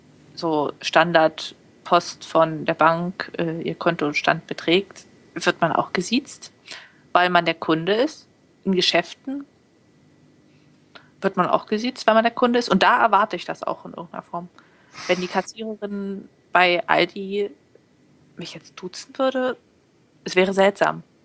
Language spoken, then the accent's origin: German; Berlin, Germany; Ich komme aus dem Großraum Berlin und das gibt's nicht.